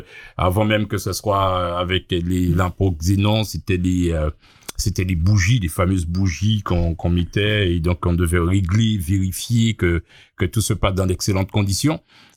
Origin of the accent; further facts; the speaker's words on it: Le Lamentin, Martinique; nous sommes originaires du Lamantin